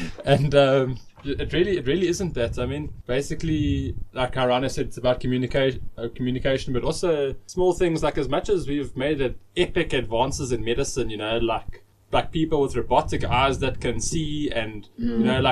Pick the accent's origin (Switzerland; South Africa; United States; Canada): South Africa; And it's like, cool, well, we can, as a South African society, like we can find a way to deliver quartz to people's homes and like doorsteps.